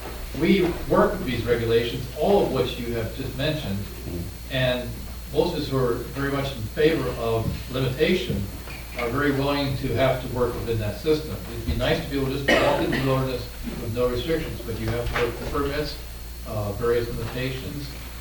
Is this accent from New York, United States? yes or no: no; California, United States; I come from California, and Southern California in particular is a completely different situation.